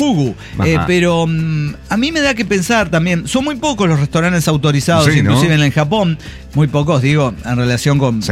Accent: Ciudad Cuauhtémoc, Chihuahua, Mexico; born there; Nací en Ciudad Cuauhtémoc.

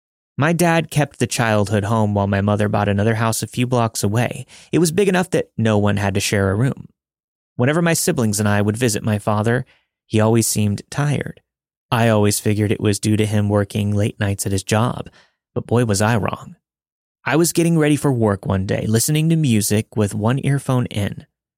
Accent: Kansas, United States; I'm from Kansas, so there's a lot of skepticism from my friends about this story. My family and I lived decently close to Atchison.

